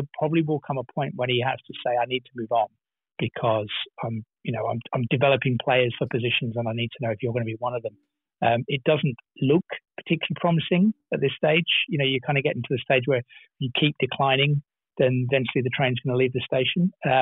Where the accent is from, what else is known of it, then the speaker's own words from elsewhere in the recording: England, United Kingdom; now in Australia; as an Englishman who's lived in Australia for 20-odd years